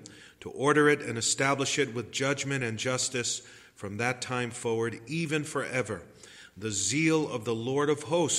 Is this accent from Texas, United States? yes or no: no; New York City, New York, United States; as a boy growing up in New York City, a Jewish boy, I had no clue as to the true meaning of Christmas.